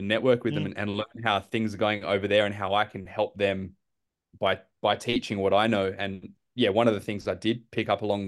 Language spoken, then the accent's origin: English; Adelaide, South Australia, Australia; Like I said, you know, I'm from Adelaide